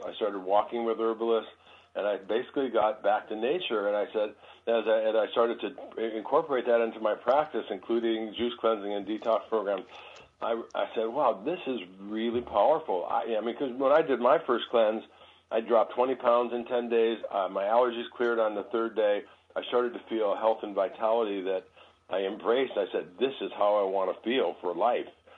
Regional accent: Detroit, Michigan, United States; I grew up in Detroit.

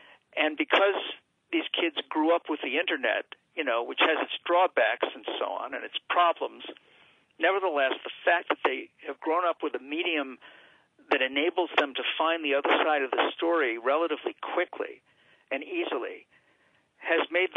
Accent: New York, United States; And I'm a New Yorker. I've been watching this guy forever.

